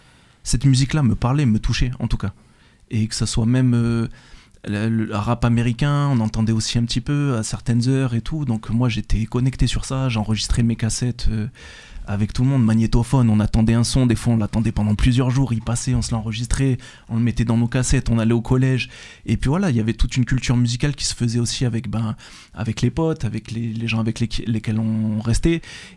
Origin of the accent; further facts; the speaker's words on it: Clermont-Ferrand, Auvergne-Rhône-Alpes, France; je suis originaire de Clermont. J'ai grandi à Saint-Jacques, quartier Saint-Jacques. Et du coup, ben, j'ai connu la danse. Donc j'ai 36 ans aujourd'hui.